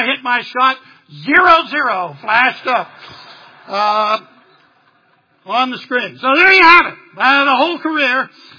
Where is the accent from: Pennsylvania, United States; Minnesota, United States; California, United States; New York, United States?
Pennsylvania, United States; I said, no, sir, I was born in Pennsylvania. Well, did you grow up in the South? No, sir, I grew up in Pennsylvania, too.